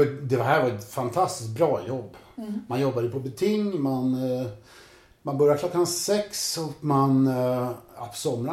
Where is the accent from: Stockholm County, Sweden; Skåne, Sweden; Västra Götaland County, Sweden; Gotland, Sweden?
Stockholm County, Sweden; Krusboda; Jag menar, jag växte upp i Krusboda är ju bara en sån sak, där det bara var ungar.